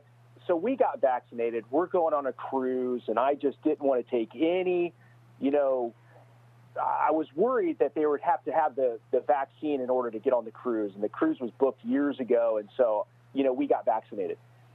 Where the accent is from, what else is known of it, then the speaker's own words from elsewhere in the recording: Indiana, United States; I graduated from Alabama in the late 90s. I'm from Indiana. I went there on a track and field scholarship.